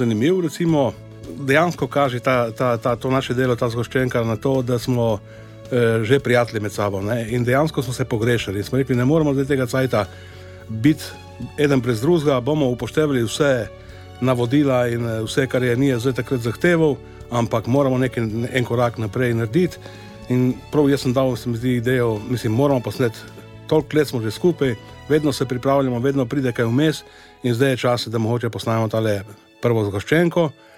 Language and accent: Slovenian; Coastal–Karst, Slovenia; Jaz sem iz Krasa, edini Krašovc, recimo od samega začetka in še zmeraj edini.